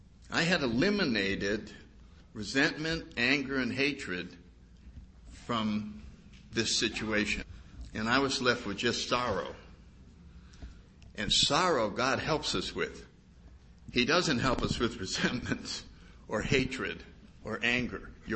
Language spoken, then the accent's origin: English; New England, United States; Anyway, I grew up in New England and born in 1931.